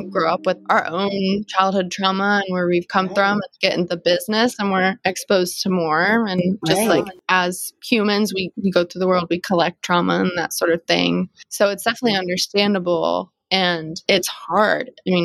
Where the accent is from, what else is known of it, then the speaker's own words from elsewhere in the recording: the South, United States; But my training comes from my upbringing. Like I'm just like from the South and like that's how we're taught to be.